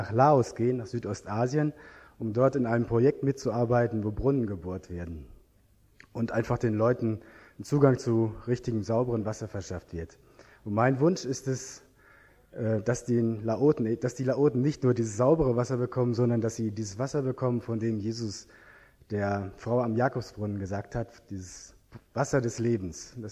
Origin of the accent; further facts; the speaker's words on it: Hagen, North Rhine-Westphalia, Germany; born there; now in Mindelheim, Germany; ich bin gebürtig aus Hagen in Westfalen, lebe aber seit gut 5 Jahren im bayerischen Schwaben in Mindelheim und arbeite dort als Bauingenieur